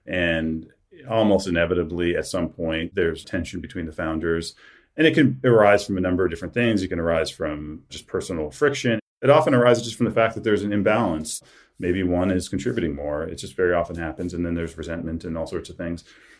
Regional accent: Ohio, United States; Because, you know, I grew up in Ohio and just the schools I went to in Ohio, for whatever reason, didn't teach me that.

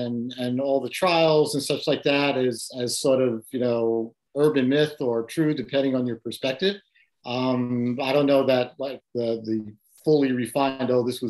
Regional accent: Bronx, New York, United States; I grew up in the Bronx. And from a pretty poor family.

